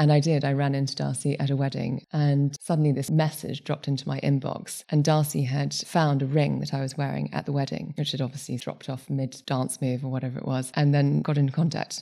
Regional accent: Cambridge, East of England, United Kingdom; I grew up in Cambridge, and I went to school in Cambridge, the Purse.

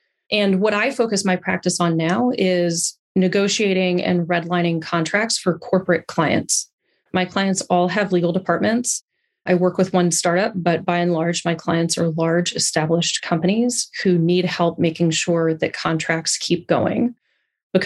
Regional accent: Dallas, Texas, United States; I grew up in the Dallas area. I went to University of Texas for undergrad and then WashU in St. Louis for law school.

